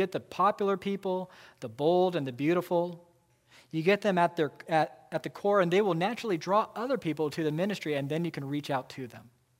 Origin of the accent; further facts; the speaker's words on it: Emporia, Kansas, United States; You have friends from high school where you have the same experience of growing up in Emporia together